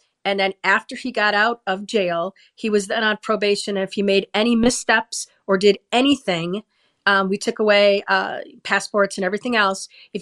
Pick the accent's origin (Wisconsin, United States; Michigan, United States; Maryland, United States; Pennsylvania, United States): Wisconsin, United States; the citizens of my home state of Wisconsin.